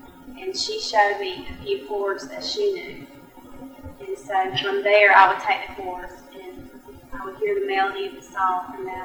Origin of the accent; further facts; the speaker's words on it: Valdosta, Georgia, United States; born there; I was born here in Valdosta, Georgia.